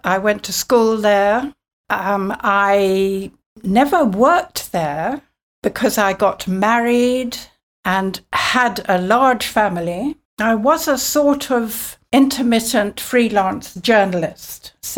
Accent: Nakuru, Rift Valley, Kenya; my hometown was in Nakuru, a town in the Rift Valley, and it nestled at the foot of a volcano, an extinct volcano

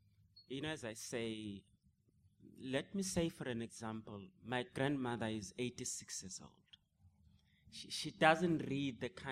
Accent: South Africa; also born or lived in Beit Sahur; Because when I, as a South African, lived in Beit Sahur

